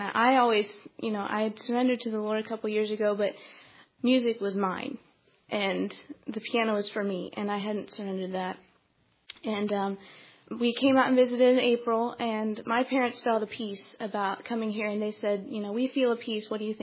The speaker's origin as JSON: {"language": "English", "town": "Philadelphia", "region": "Missouri", "country": "United States", "said": "I am from Philadelphia, Missouri, and I am a freshman music major."}